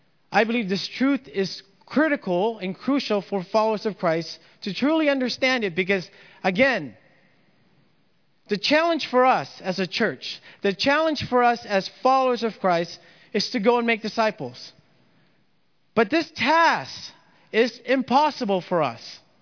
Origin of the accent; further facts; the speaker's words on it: Dagupan, Pangasinan, Philippines; I grew up in the Philippines, in the region of Pangasinan, in Dagupan City. My dad was a fisherman.